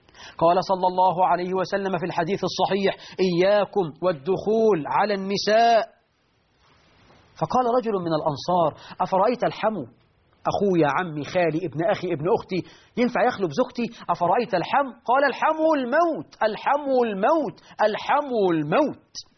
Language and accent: Arabic; Egypt; بقى عندنا في مصر 12 مليون عانس، لأننا نغالي في المهور